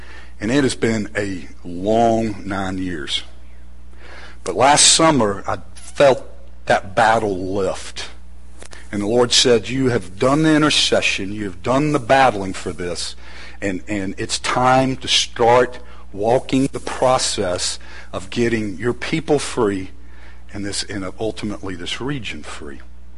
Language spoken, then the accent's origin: English; Atlanta, Georgia, United States; also born or lived in Augusta; even though I was from Georgia, another part of Georgia, Atlanta and Augusta.